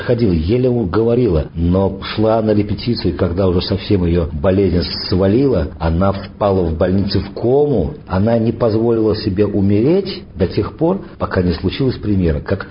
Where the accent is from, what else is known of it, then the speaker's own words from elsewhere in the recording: Saratov, Saratov Oblast, Russia; also born or lived in Smolensk; мы из Смоленска приехали в свой родной Саратов.